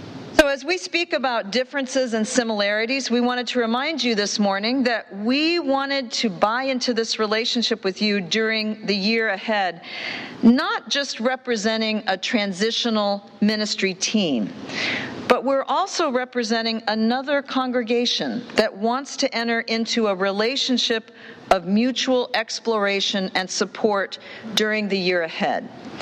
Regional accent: Midwest, United States; We share a Midwest cultural ethos, and I pump my arm because I'm born and raised in the Midwest.

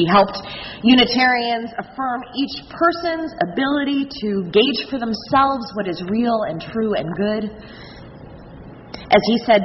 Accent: Chicago, Illinois, United States; And also, I'm from Chicago, and so we have really tall buildings.

